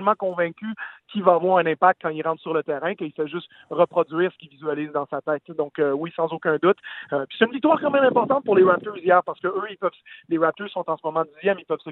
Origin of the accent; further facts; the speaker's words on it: Quebec, Canada; moi, j'ai grandi au Québec dans les années 80.